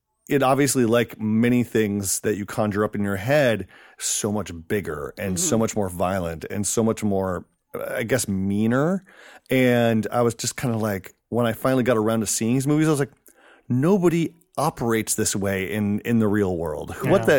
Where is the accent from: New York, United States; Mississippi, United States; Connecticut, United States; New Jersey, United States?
Connecticut, United States; as a kid growing up in Connecticut and going to the video store